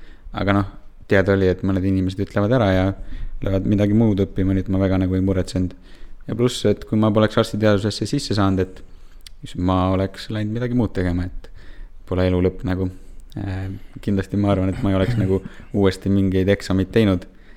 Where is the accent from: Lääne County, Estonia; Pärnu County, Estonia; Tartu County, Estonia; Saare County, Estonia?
Lääne County, Estonia; Haapsalu; ja mina sündisin siis Haapsalus ja olen ka Haapsalu Viidemeli gümnaasiumis käinud.